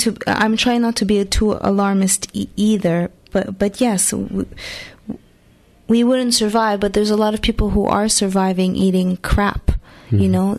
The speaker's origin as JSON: {"language": "English", "country": "Canada", "said": "and I'm Canadian, by the way"}